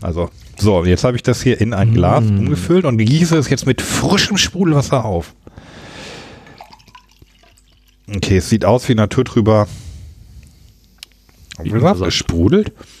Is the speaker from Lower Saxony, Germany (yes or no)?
yes; Lower Saxony, Germany; ich komme ja aus der Region Hannover ursprünglich